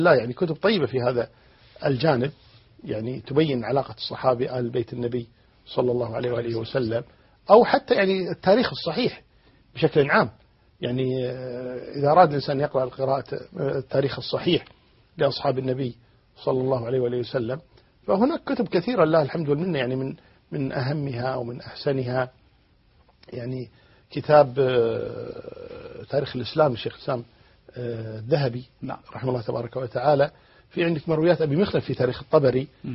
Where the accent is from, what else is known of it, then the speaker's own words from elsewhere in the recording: Kuwait; يعني عندنا في الكويت